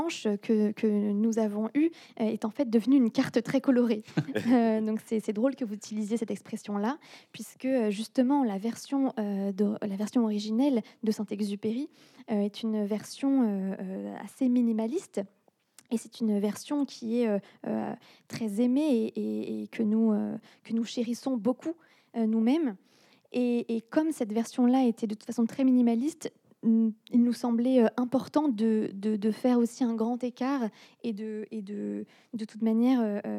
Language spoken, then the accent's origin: French; England, United Kingdom; mon point de vue … tant qu'anglaise